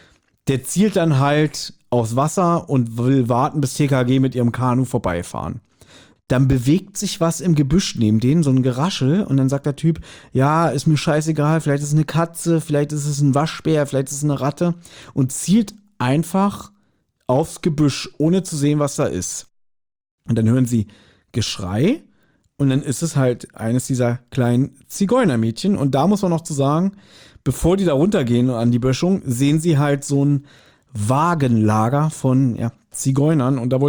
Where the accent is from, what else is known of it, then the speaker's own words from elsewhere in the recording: Berlin, Germany; ich bin nur mal halt als Großstadtpflanze, als Berliner eher ja urban aufgewachsen, ich sag's mal so.